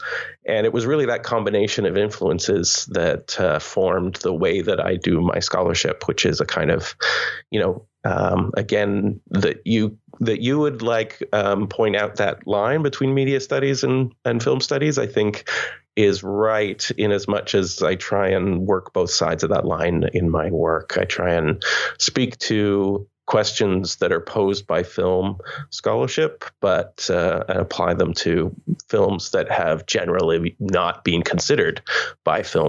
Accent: Canada; But I'm Canadian

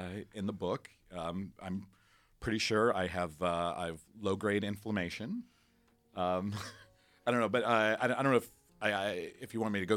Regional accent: Sherman Oaks, California, United States; Sherman Oaks.

